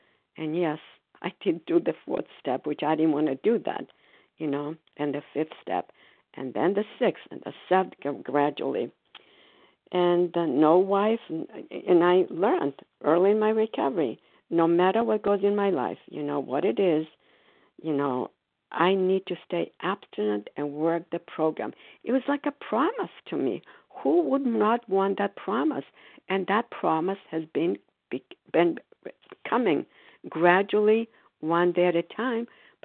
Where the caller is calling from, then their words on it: Foxborough, Massachusetts, United States; grateful, recovered, compulsive overeater, and I'm calling from Foxborough, Massachusetts.